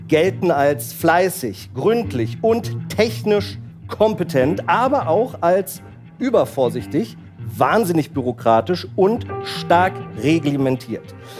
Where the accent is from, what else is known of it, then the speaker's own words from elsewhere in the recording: Berlin, Germany; denke ich natürlich als Berliner an den Breitscheidplatz